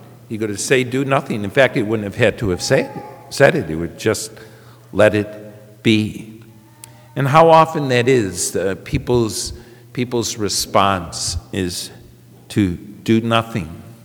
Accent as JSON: {"language": "English", "town": "Syracuse", "region": "New York", "country": "United States", "tie": "born or raised there", "also_born_or_lived": "Washington / Montana / Alaska", "moved": "as an adult", "said": "I grew up in Syracuse, New York, and after high school, I got an associate's degree, and I moved out west, and I had the opportunity to work in Washington State, in Montana, and Alaska"}